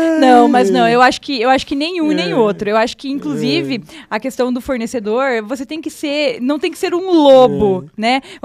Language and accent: Portuguese; Francisco Beltrão, Paraná, Brazil; Francisco Beltrão.